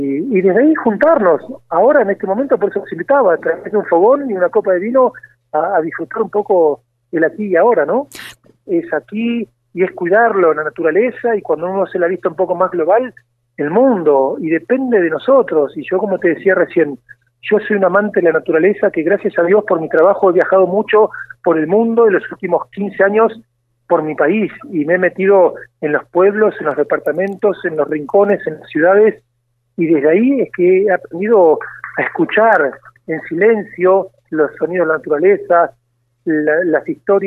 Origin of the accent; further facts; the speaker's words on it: Argentina; somos todos argentinos, y nos ha tocado nacer en distintas localidades y todo, pero yo me siento parte de estas tierras